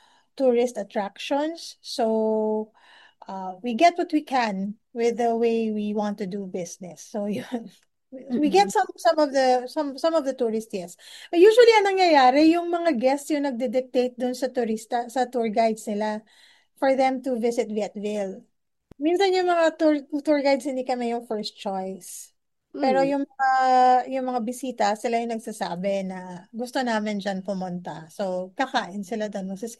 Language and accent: Tagalog; Mimaropa, Philippines; because it's part of being a Palawenyo.